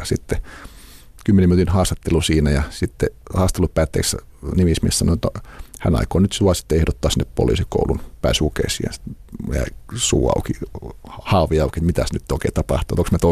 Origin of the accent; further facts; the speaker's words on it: Imatra, South Karelia, Finland; moved away as an adult; now in Helsinki, Finland; En, vaan mä oon Imatralta kotoisin ja niin kuin siihen verrattuna, niin kyllähän tämä näyttää isolta.